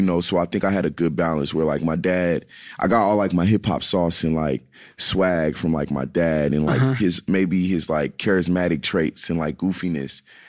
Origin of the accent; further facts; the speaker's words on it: Charlotte, North Carolina, United States; I was born in East Charlotte, North Carolina, born and raised there until I moved to South Charlotte, like when I was 16. But yeah, mm-hmm. Charlotte overall.